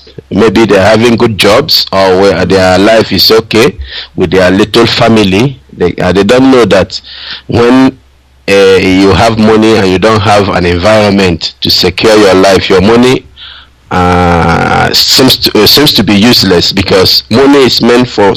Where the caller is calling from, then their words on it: Malaysia; I just woke up. I'm calling from Malaysia.